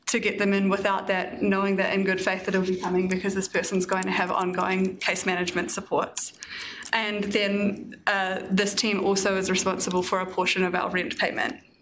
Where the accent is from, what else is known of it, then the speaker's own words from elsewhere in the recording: New Zealand; I'm from New Zealand, so I have a propensity for speaking really quickly.